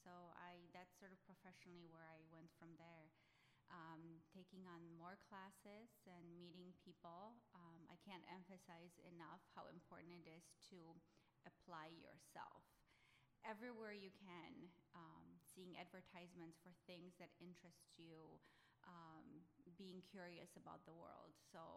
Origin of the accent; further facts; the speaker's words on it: Poland; moved away as an adult; now in United States; I came to United States from Poland in 1999.